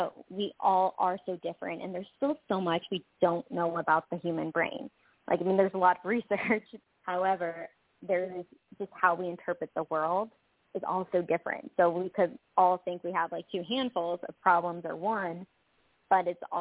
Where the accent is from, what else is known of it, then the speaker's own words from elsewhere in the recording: Florida, United States; Because I grew up in Florida